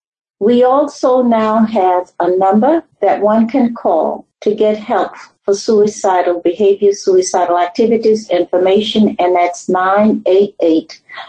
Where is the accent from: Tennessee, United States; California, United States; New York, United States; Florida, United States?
Florida, United States; it's my home state, Florida, is in this middle category.